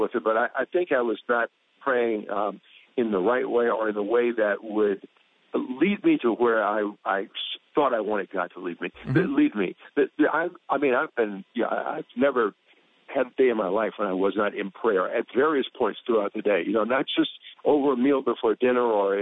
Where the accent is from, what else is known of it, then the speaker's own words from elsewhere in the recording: the South, United States; I had overcome the adversity of growing up in the Jim Crow South as a kid, and you know, facing racial segregation that was in your face every day until I was about 20 years old.